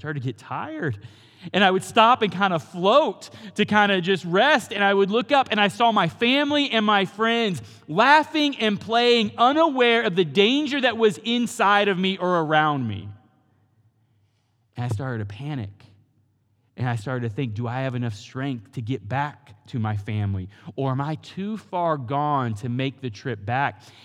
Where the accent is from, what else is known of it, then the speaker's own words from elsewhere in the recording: Kansas, United States; I mean, we're from Kansas, so, I mean, you know, we don't know how to handle the ocean.